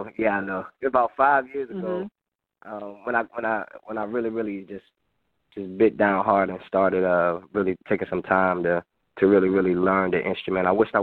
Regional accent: Hampton Roads, Virginia, United States; But for me, I grew up in Hampton Roads, Virginia, where I come from just a musical family, just a family of singers.

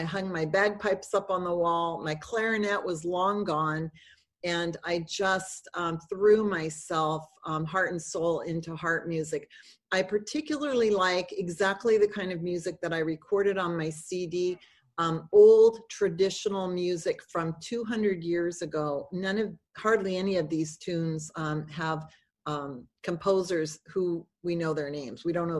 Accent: United States; No, I'm American.

